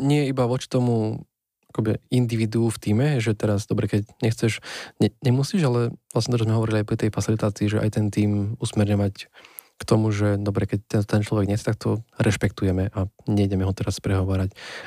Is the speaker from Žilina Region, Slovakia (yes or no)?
yes; Žilina Region, Slovakia; Mne sa tam vynoril príklad z Oravy, odkiaľ pochádzam